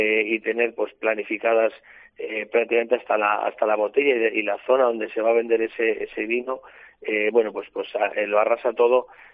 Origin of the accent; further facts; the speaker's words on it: Eslava, Navarre, Spain; No hay que olvidar que, por ejemplo, en mi pueblo, en Eslava, ya habitaban los romanos y ya cultivaban la vid.